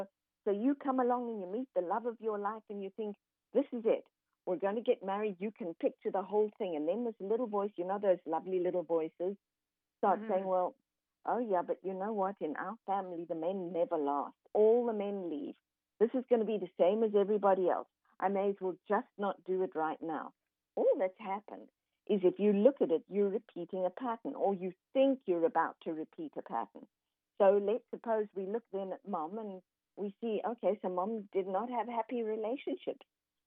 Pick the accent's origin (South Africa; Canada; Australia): South Africa; now in United States; I'm originally from South Africa, and I'm now living in Texas.